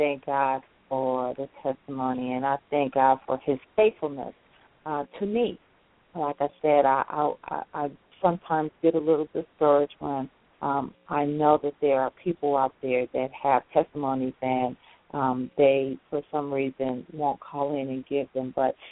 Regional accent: Chicago, Illinois, United States; We're from Chicago, back home.

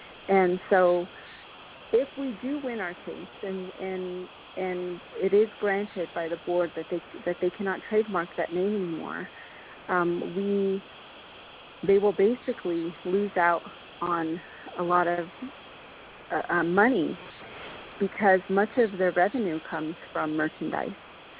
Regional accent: Big Mountain, Arizona, United States; I am from Big Mountain.

